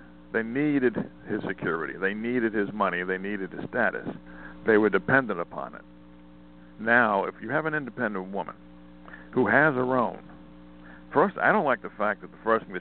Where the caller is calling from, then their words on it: Montana, United States; Oh, Montana.